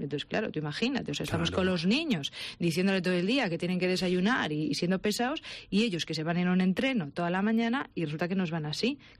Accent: Galicia, Spain; que nosotros somos gallegos y hay que desayunar con un buen pan gallego

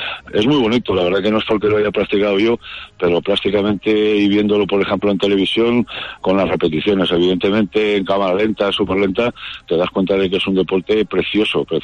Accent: Leganés, Community of Madrid, Spain; eso viene de cuando empecé a jugar a balonmano, allá en mi pueblo, en Leganés.

